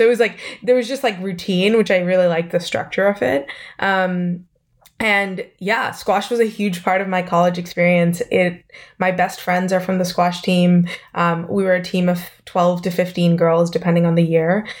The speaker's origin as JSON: {"language": "English", "country": "Singapore", "moved": "as an adult", "said": "I was recruited actually from Singapore to come to the US to play squash."}